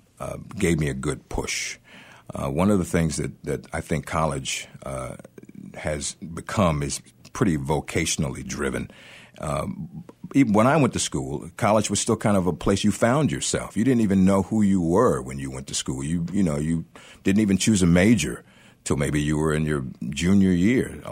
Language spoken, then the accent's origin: English; Dallas, Texas, United States; I think proximity. I mean, I grew up in Dallas and you know, back then, and I was looking around for a college I could afford.